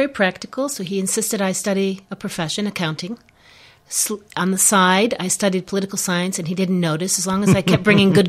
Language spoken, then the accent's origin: English; United States; And so we were raised being very American, but at the same time with, you know, all of the Ukrainian heritage, because my grandparents didn't speak English.